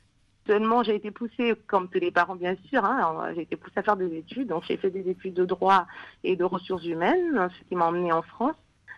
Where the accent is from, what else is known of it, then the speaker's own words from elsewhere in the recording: Brazzaville, Republic of the Congo; je suis née à Brazzaville, j'y ai grandi. Mais j'aimais bien aller dans le village natal de mon père, quasiment toutes les vacances.